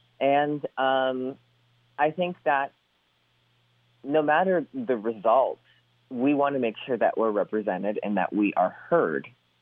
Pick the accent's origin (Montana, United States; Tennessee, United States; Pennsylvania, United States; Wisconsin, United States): Pennsylvania, United States; Scranton; You know, I'm also from Scranton and I wear that just as proudly as I wear being gay.